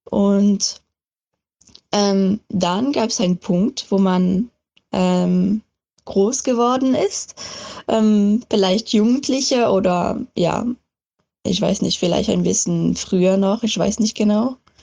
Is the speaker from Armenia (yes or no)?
no; France; German is a second language; und ich komme ursprünglich aus Frankreich. Ich bin auch da aufgewachsen.